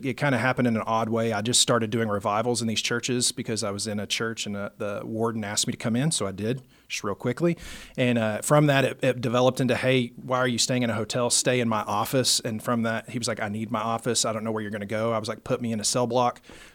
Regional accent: Oklahoma, United States; I do know what that is, believe it or not. I'm from Oklahoma.

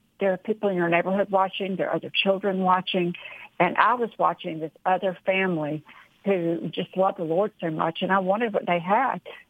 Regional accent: Rocky Mount, North Carolina, United States; I was raised in North Carolina, a small little town called Rocky Mount. My family had a nice house, nice neighborhood.

